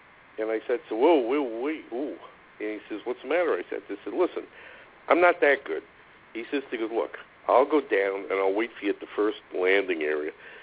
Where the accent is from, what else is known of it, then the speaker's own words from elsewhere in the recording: East Coast, United States; And I grew up on the East Coast.